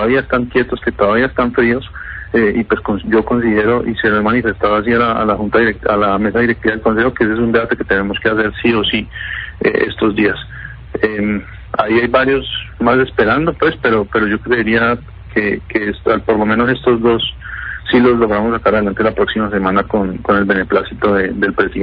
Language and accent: Spanish; Cali, Valle del Cauca, Colombia; Eso es lo que le puede preocupar a uno pues como caleño, como cabildante